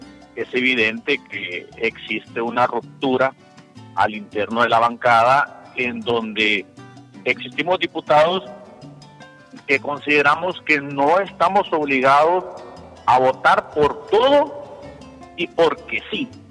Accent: Honduras; es un tema que deberemos nosotros de resolverlo como hondureños y como Congreso

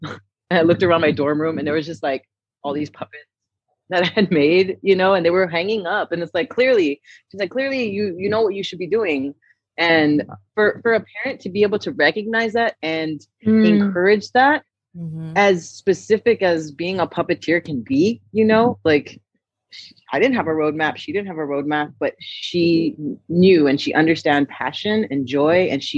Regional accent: Brownsville, Texas, United States; moved away as an adult; now in Los Angeles, United States; growing up in Brownsville, Texas, I never thought that, you know, one day when I grow up, I can be a puppeteer, because it's just not a profession over there

